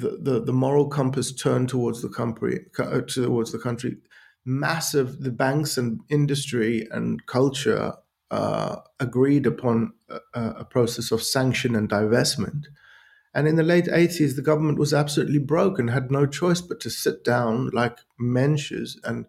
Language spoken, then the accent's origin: English; South Africa; I mean, I grew up in South Africa. I was a student in the late 80s.